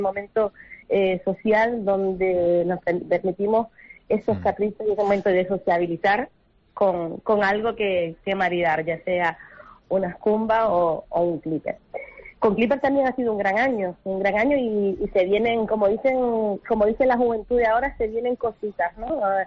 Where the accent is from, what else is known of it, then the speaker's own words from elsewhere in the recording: Canary Islands, Spain; todos los que somos canarios